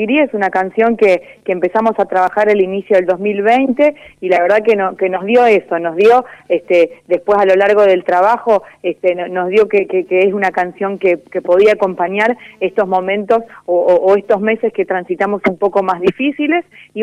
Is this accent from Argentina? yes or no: yes; Arequito, Santa Fe, Argentina; yo soy de Arequito, el sur de Santa Fe